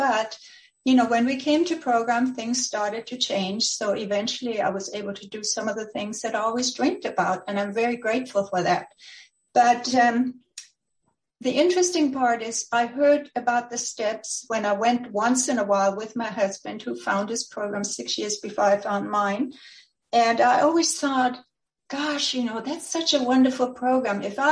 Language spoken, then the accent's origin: English; Germany; But when I grew up in Germany. That was a long time ago. When you look at my email, you can see 1939. So, you know, I'm 82 years old, which makes me the oldest one in the group.